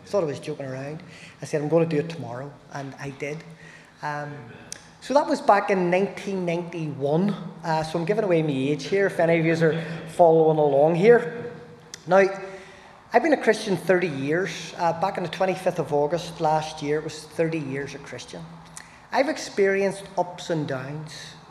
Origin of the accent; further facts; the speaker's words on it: Newtownbreda, Northern Ireland, United Kingdom; I grew up in the Newton Breda area. I went to Newton Breda High School as a pupil. And I grew up really, my family are originally from Sandy Row, part of Belfast.